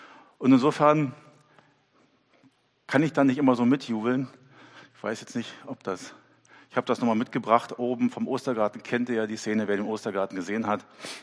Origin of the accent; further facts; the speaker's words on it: Berlin, Germany; Ich bin in Berlin-Ost aufgewachsen